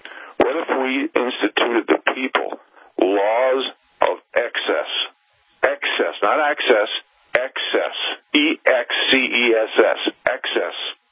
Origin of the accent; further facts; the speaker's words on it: New York, United States; You know, here in Montana, I dreamed when I grew up in New York to come out here to hunt, to fish, to live off the land